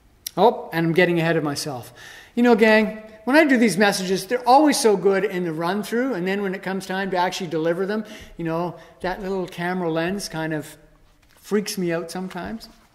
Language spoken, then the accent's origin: English; Canada; You know, growing up in Canada, I take so many things for granted.